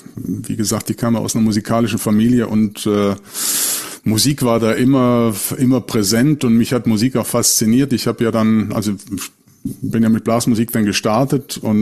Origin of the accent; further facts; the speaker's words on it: Neu-Ulm, Bavaria, Germany; fing er an, eine Blaskapelle zu leiten in Neu-Ulm, da wo ich herkomme.